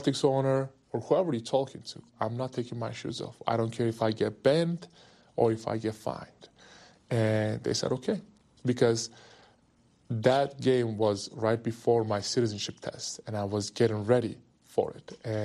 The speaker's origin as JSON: {"language": "English", "country": "Turkey", "tie": "born or raised there", "said": "When I was a little kid, I was obviously growing up in Turkey"}